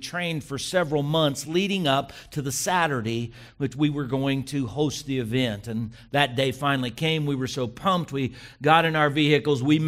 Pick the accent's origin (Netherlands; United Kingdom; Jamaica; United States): United States; El Paso, Texas; also born or lived in Arlington, United States; I was born and raised in far west Texas in El Paso, and then my wife and I spent the first 10 years of our married life in Arlington